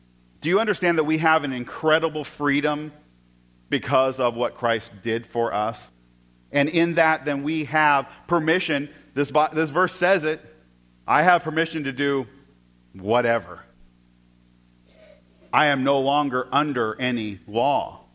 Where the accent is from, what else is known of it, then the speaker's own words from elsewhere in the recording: United States; I have the freedom. I'm an American.